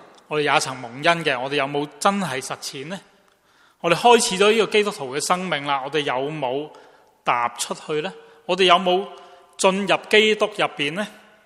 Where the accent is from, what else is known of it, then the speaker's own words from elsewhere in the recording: Hong Kong; 我们香港人的俗语说，未学行就先学走。